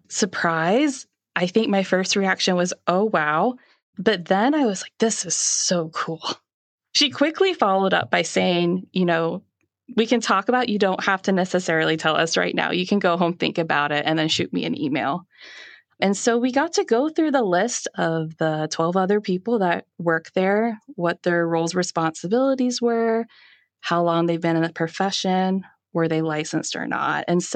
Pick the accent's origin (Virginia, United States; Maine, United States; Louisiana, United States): Virginia, United States; Chesapeake; I decided to go back to my hometown, which is the Chesapeake-Norfolk area of Virginia. We're in the southeast portion of the state